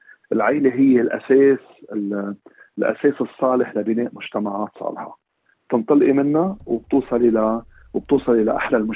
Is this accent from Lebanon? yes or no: yes; Lebanon; now in Australia; هذا بلدنا الأصلي لبنان، نحن خلقنا إنه هيدا أمك وهي أختك